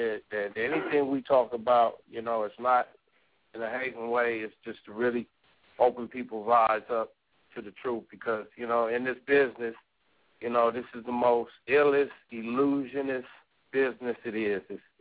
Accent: Pomona, California, United States; Hutch had a group called … back then in 85 and 86 in Pomona, California. Big ups to my hometown.

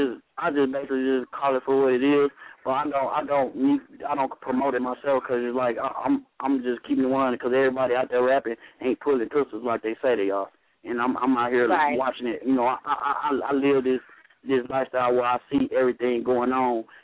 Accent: Mississippi, United States; now in Colorado Springs, United States; I'm from Mississippi, but I stay out here in Colorado Springs, Colorado right now.

